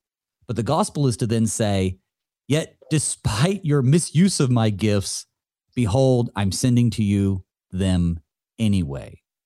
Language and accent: English; North Carolina, United States; Now I'm from North Carolina, so you have to understand my context.